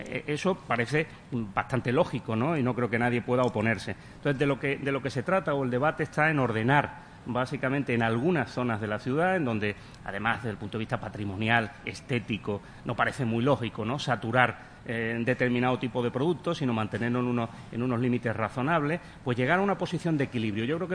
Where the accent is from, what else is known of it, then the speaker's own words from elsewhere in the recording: Seville, Andalusia, Spain; Yo soy sevillano, he vivido siempre aquí